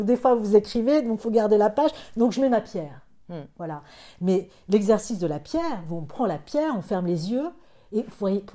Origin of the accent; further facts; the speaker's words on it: Hauts-de-France, France; Je me suis revue petite à Dieppe... Je suis d'origine de la Picardie.